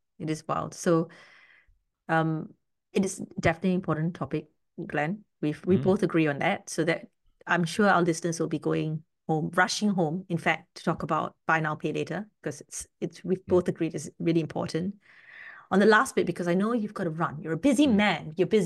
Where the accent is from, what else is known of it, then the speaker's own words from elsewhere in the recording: Singapore; now in Australia; look, I'm also like I'm from Singapore. I must say, I for everything seems new to me here.